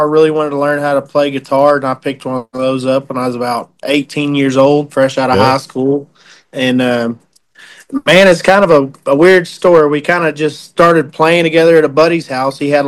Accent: Foss, Oklahoma, United States; I am from Foss. I was born and raised over here in Foss and grew up going to school in Canute, Oklahoma.

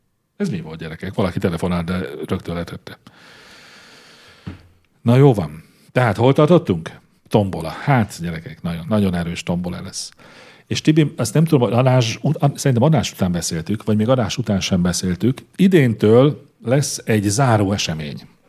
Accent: Eger, Heves, Hungary; Én egri gyerek vagyok, én minden, de minden ősszel voltam szüretelni hétekig.

